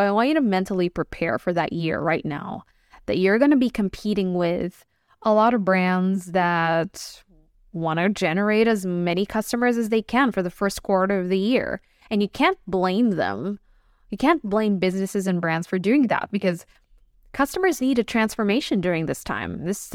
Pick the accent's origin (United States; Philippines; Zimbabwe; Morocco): Philippines; English is a second language; growing up in the Philippines, I just, my tropical self cannot deal well with this cold.